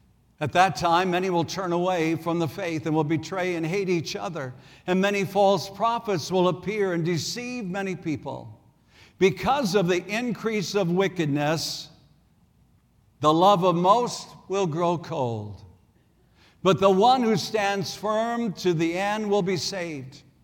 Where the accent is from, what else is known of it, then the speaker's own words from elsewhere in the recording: South Dakota, United States; Now, I grew up in South Dakota.